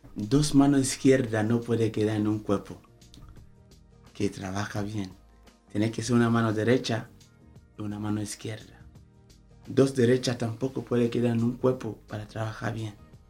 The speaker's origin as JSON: {"language": "Spanish", "country": "Nigeria", "said": "En mi país, los niños no pueden..."}